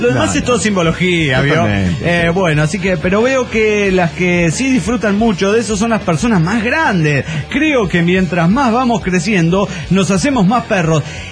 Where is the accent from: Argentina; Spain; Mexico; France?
Mexico; Toluca, State of Mexico; de Toluca, México.